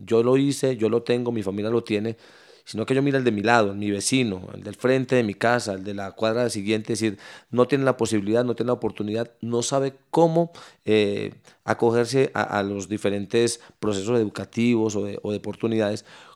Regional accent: Medellín, Antioquia, Colombia; Mire, yo soy nacido en estos barrios. Yo soy de Manrique, precisamente el barrio Guadalupe. Crecí en un ambiente hostil totalmente.

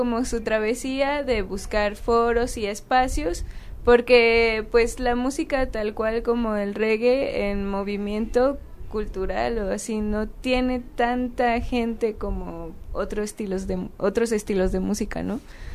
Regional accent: Guadalajara, Jalisco, Mexico; Yo no soy de Oaxaca, yo soy de aquí.

